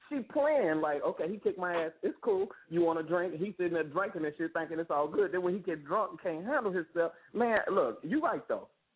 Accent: Chicago, Illinois, United States; I'm from Chicago.

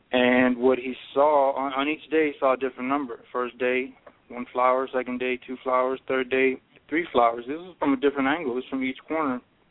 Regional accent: Texas, United States; You know, I'm from South Texas, you know, Mexican-American, all that yada yada.

